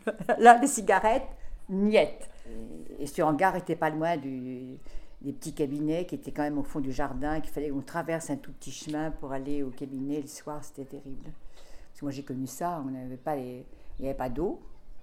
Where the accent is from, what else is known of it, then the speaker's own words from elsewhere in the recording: Nouvelle-Aquitaine, France; born there; moi, je suis née dans les Deux-Sèvres